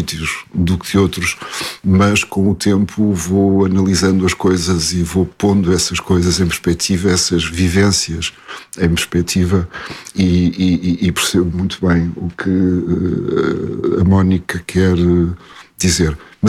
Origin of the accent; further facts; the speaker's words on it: Portugal; now in France; as nossas preocupações como portugueses em França são as dos franceses